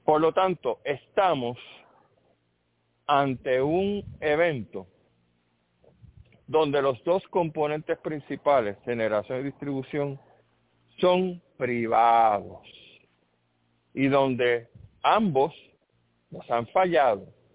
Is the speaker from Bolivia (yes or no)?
no; Puerto Rico; Nosotros, como pueblo puertorriqueño, nos dijeron las cosas que yo les acabo de decir.